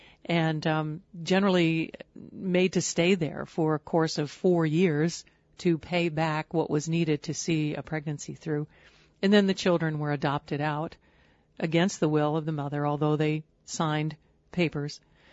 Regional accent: Georgia, United States; Recently, I've been starting my training to become an abstinence speaker in the public schools in my home state in Georgia.

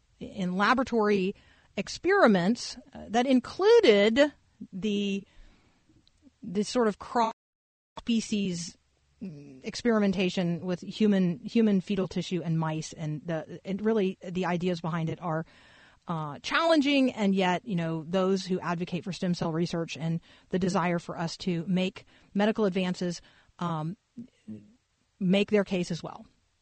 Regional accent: Tampa, Florida, United States; also born or lived in Muncie, Indiana / New Jersey / Texas / Georgia; Now, I was born in Muncie, Indiana. I was raised in Tampa, Florida. I have since lived in New Jersey, Texas, Georgia, Florida, South Carolina, and Tennessee.

